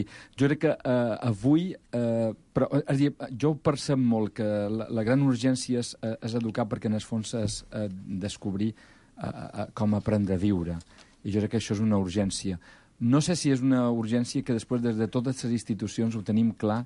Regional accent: Balearic Islands, Spain; vinc de Mallorca, Mallorca he estat durant de 9 anys capellà diocesà de Mallorca

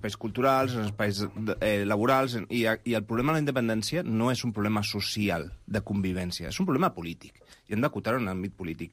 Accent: Barcelona, Catalonia, Spain; jo soc de Ciutat Meridiana, com vostè soc de Nou Barris

